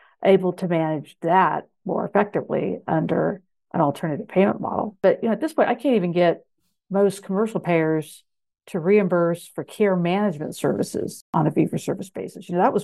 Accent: Kansas, United States; It's because my home state of Kansas, Blue Cross Blue Shield of Kansas, probably controls 80% plus of the commercial market.

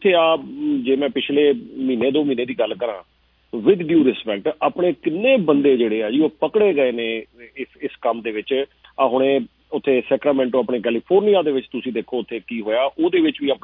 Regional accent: Punjab, India; but ਜਿਹੜੇ ਅਸੀਂ ਲੱਖਾਂ ਕਰੋੜਾਂ ਦੇ ਵਿੱਚ ਅਸੀਂ ਪੰਜਾਬੀ ਹਾਂ

